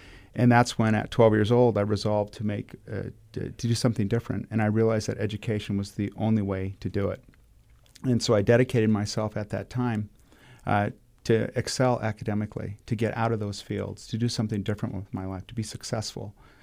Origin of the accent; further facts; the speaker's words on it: Yakima, Washington, United States; I grew up working in the fields of Eastern Washington. I grew up in Yakima, and my whole life was dedicated to working in the fields, working in the orchards